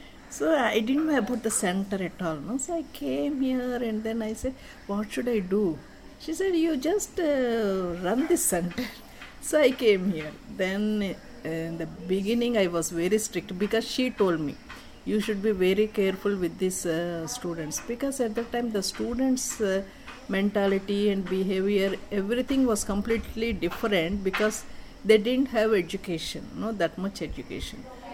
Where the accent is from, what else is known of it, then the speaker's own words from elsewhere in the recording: Andhra Pradesh, India; English is a second language; moved away; So actually I came from Andhra Pradesh, a neighboring state, to Tamil Nadu.